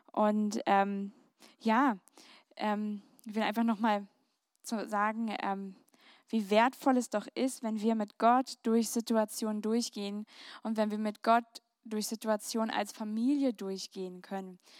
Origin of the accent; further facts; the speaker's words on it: Berlin, Germany; Also wir kommen aus Berlin, ihr merkt, wir sind nicht so ganz naturbewandelt.